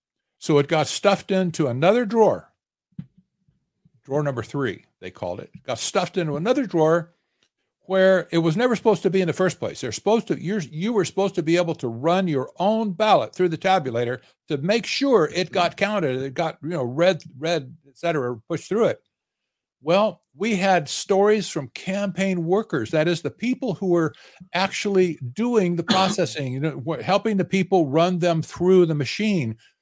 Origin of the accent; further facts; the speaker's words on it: Arizona, United States; I'm from Arizona, if everybody doesn't know that.